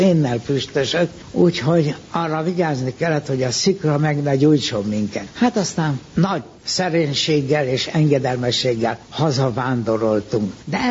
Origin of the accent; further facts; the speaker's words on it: Budapest, Hungary; born there; Itt Budapesten születtem 1915-ben, a Fadusz utca és annak idején Átlós útnak nevezett, majd később Horthy Miklós útnak nevezett sarokháznak a földszintjén születtem.